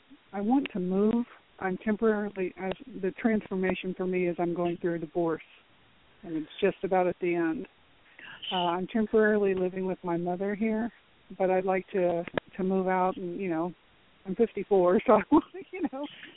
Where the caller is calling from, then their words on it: Florida, United States; I'm calling from Florida.